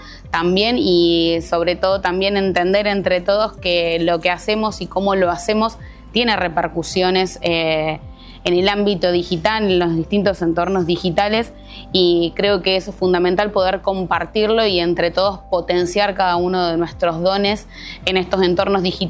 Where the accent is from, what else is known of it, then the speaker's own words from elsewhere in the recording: Argentina; soy de Argentina